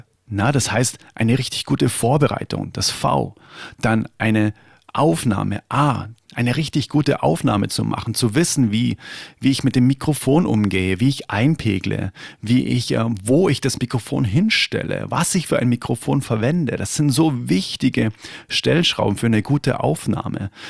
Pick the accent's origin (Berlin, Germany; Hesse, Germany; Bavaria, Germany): Bavaria, Germany; Und dann habe ich irgendwie zu Hause da sowas hingewurstelt, nennt man das bei uns in Bayern.